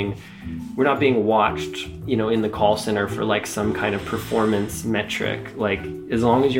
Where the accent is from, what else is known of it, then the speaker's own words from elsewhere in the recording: Iowa, United States; I grew up in Iowa in a small industrial town